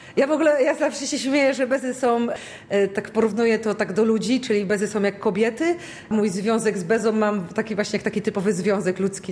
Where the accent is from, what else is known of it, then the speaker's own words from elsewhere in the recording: Szczecin, West Pomeranian Voivodeship, Poland; Jestem naprawdę szczecinianką, na pasztecikach wychowana.